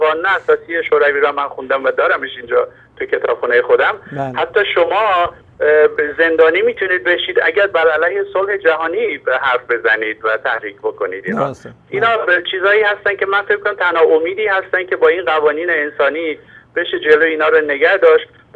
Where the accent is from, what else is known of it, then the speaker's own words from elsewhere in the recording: Tabriz, East Azerbaijan, Iran; توی تبریز من بزرگ شدم، آذربایجان جنوبی،